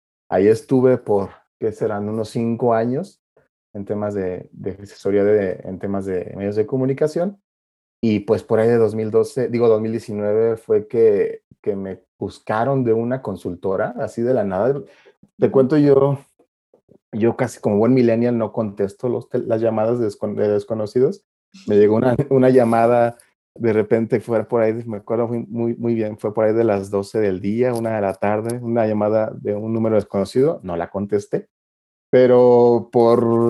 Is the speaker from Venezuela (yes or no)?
no; Guanajuato, Mexico; soy guanajuatense. Soy de Guanajuato, como Jorge Ibargüengoitia.